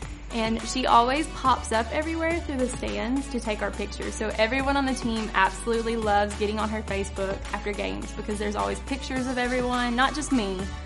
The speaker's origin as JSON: {"language": "English", "town": "Dixon", "region": "Tennessee", "country": "United States", "said": "I'm from Dixon, Tennessee, and this is my fourth year"}